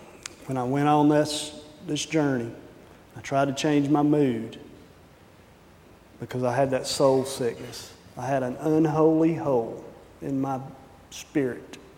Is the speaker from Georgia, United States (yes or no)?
yes; Georgia, United States; I am from Georgia, so you'll have to forgive me